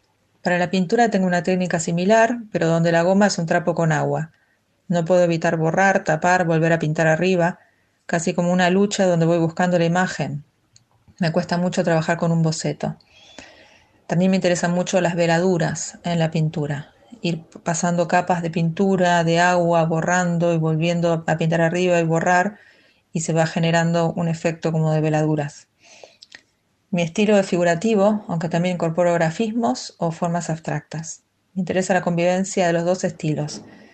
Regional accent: Buenos Aires, Argentina; soy de Argentina, vivo en Buenos Aires y soy artista plástica.

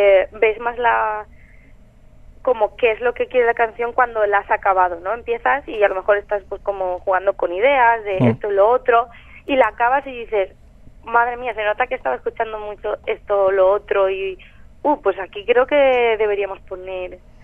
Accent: Valencian Community, Spain; first language Valencian; Spanish is a second language; En castellano no creo que no me sentiría tan cómoda como en valenciano, porque valenciano es mi lengua materna.

